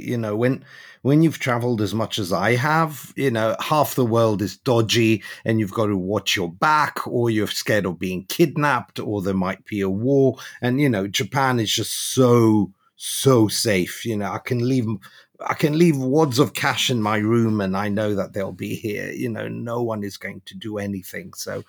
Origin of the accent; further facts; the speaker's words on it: Greece; When I grew up in Greece, you know, everyone was encouraged to be a lawyer, a doctor, or an engineer.